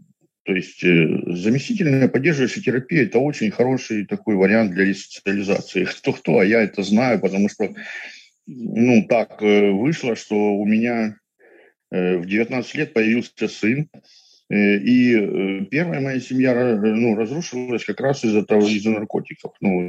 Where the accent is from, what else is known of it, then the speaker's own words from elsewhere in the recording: Luhansk, Luhansk Oblast, Ukraine; moved away as an adult; Да, я родился и жил в Луганске. И как-то так думал, что я буду там всегда жить, у меня там была квартира, работа, и все хорошо.